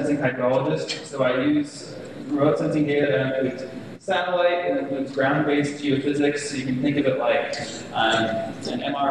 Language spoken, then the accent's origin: English; Idaho, United States; also born or lived in Missouri; now in Colorado, United States; and I'm originally from Idaho, so we came back out west to Colorado State, and that's where I am now.